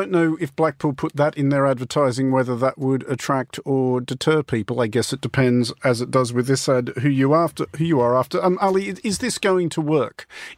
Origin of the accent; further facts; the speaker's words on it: Australia; I'm Australian